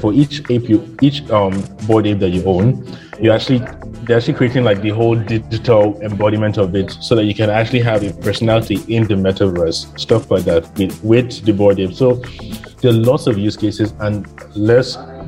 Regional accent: Nigeria; even in Nigeria, I mean, as a Nigerian living, currently living in Nigeria

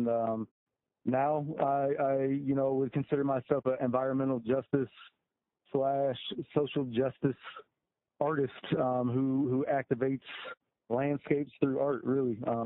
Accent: Des Moines, Iowa, United States; Yeah, I'm from North Des Moines. Went to Meredith and Hoover with my guy Larry.

